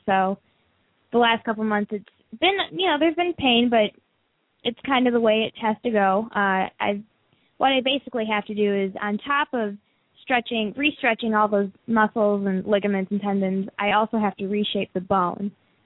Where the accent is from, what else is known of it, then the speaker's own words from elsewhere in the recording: Marinette, Wisconsin, United States; now in Florida, United States; Went back to my hometown in Marinette, Wisconsin, so that's northern Wisconsin